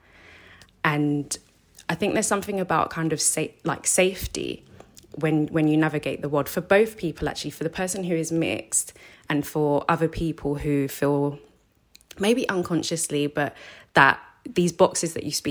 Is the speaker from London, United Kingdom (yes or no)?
yes; London, United Kingdom; I grew up in South London.